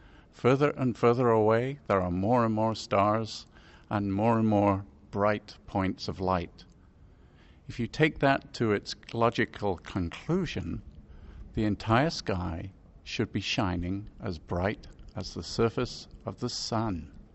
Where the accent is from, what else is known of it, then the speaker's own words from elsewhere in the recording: England, United Kingdom; now in United States; I'm originally from England, where I grew up as an amateur astronomer, and now working in the planetarium world in the United States.